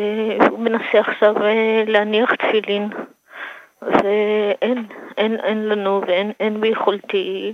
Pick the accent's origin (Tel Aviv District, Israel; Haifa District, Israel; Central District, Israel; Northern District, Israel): Tel Aviv District, Israel; Bnei Brak; אני מבני ברק